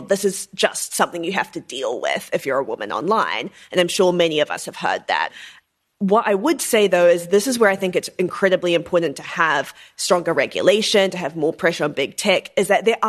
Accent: Auckland, New Zealand; I'm 29. I grew up in Auckland, New Zealand as a multiracial person.

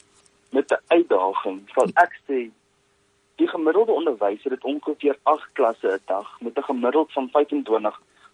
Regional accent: Gauteng, South Africa; Ek is oorspronklik van die Wesrand af. Ek het in 2016 by Hoërskool Rivierkant gematrikuleer.

